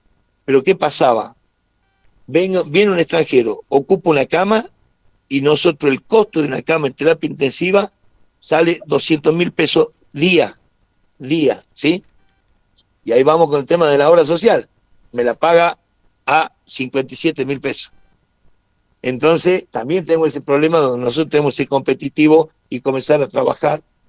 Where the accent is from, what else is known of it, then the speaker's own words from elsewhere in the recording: Salta, Argentina; Nosotros somos salteños, somos fuertes, pero bien humanos.